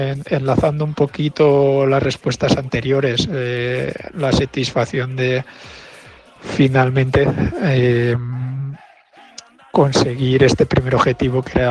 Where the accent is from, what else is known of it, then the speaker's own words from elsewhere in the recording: Spain; es una gran satisfacción, y por supuesto para mí también, ¿no?, como español.